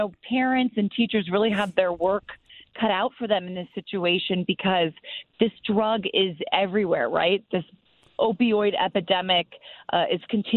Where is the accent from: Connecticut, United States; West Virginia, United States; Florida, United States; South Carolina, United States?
Connecticut, United States; New Canaan; So originally I'm from New Canaan, Connecticut, but the last place I worked was Phoenix, Arizona.